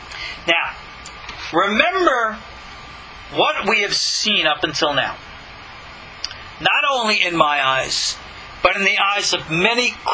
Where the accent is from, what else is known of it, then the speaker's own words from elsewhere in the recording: New York, United States; my hometown on Long Island.